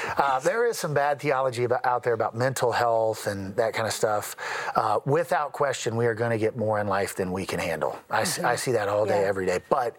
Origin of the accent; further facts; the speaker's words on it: Colorado, United States; also born or lived in Louisiana; I'm from Colorado, so I'm familiar with this now, most recently from Louisiana